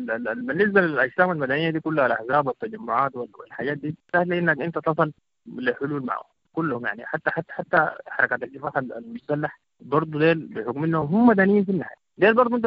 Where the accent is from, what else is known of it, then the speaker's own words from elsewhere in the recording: Sudan; لكن هسه في الوقت الراهن ان احنا كسودانيين علينا اسقاط الانقلاب العسكري